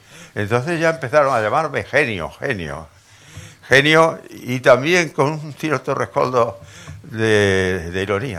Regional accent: Monesterio, Extremadura, Spain; la subvención que me dio el Ayuntamiento de Monesterio, ¿cómo no voy a querer yo a mi pueblo?

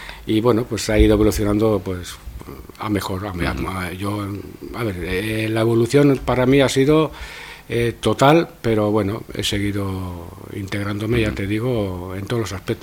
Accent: Monesterio, Extremadura, Spain; born there; Nací aquí en Monesterio, en la calle del Paseo, que se le llama

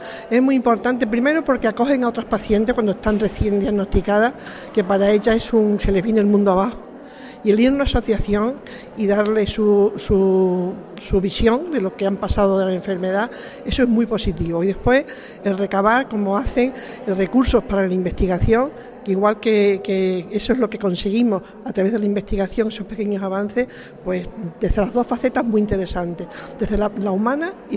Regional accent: Monesterio, Extremadura, Spain; De la vida de mi tierra, que siempre tira mucho, y se une efectivamente a la emoción de estar aquí en Monesterio

